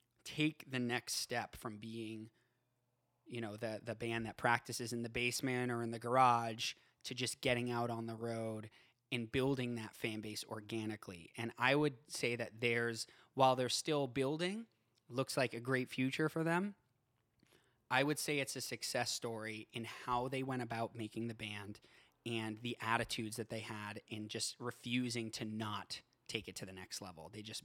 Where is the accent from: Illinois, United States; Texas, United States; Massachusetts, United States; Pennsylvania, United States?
Massachusetts, United States; Boston; now in Los Angeles, United States; I just moved out to LA and I'm from Boston.